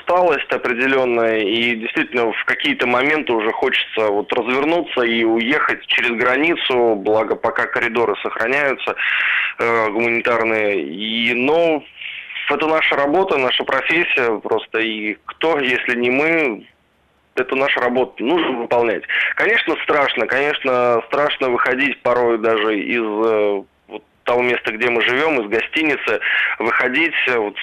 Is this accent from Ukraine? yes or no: yes; Luhansk Oblast, Ukraine; я сам родом с Луганской области.